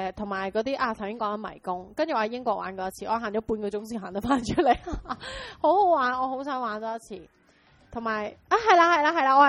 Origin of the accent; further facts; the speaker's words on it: China; 我系中国人。